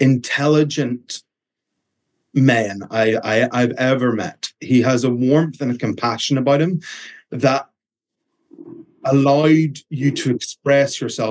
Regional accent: Belfast, Northern Ireland, United Kingdom; So I grew up in Belfast

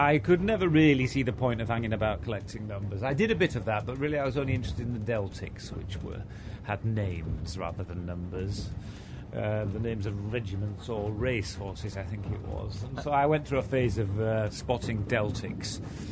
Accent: York, Yorkshire and the Humber, United Kingdom; If I was bored, I grew up in York, I'd just go to London, say, Dad, I'm off to London, and he wouldn't bat an eyelid.

